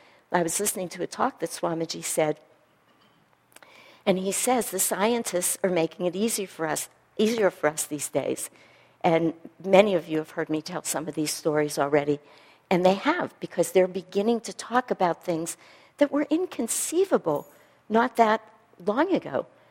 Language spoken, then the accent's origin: English; East Coast, United States; moved away as an adult; I was born and raised on the East Coast, and I've always loved California. From the minute I crossed the state line in my 20s, I've just felt like I was home.